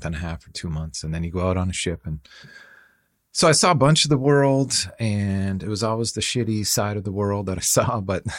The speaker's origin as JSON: {"language": "English", "region": "New Hampshire", "country": "United States", "said": "And like, I'm from New Hampshire, and I never even went to New York."}